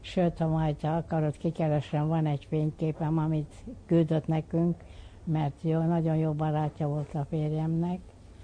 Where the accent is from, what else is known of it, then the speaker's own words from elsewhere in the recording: Uzhhorod, Zakarpattia Oblast, Ukraine; also born or lived in Transylvania, Romania; Erdélybe születtem, amikor azután elköltöztem, 7 éves voltam, amikor elmentünk Kárpátalja, Ungvárra, de akkor az már Kárpátalja volt, Podkárpátszka Rusz, és ott voltam fiatal, onnén kerültem azután Pozsonyba. És Pozsonyba itt élek 60 éve.